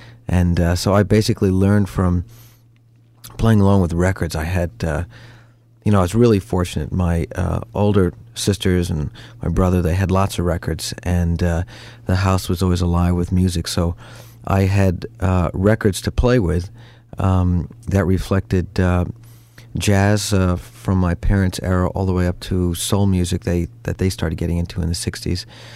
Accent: Long Island, New York, United States; I mean, it was foreign for a little white kid from Long Island.

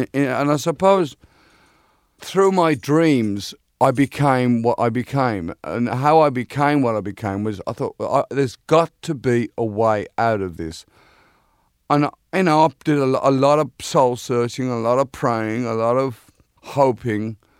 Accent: Birmingham, West Midlands, United Kingdom; Well, I was born and raised in Aston, Birmingham.

